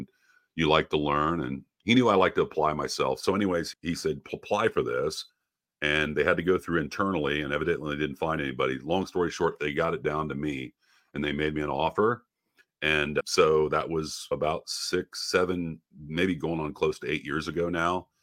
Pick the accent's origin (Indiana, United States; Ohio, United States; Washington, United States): Ohio, United States; Yeah, I'm from Ohio.